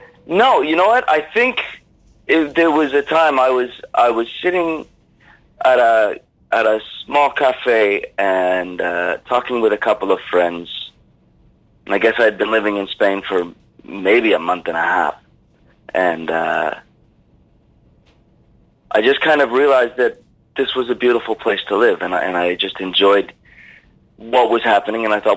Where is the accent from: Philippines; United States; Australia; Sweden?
United States; I am actually originally from the States.